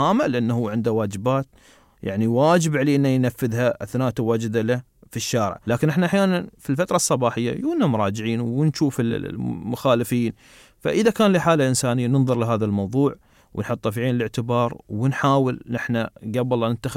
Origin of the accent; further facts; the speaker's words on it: United Arab Emirates; عندنا في الإمارات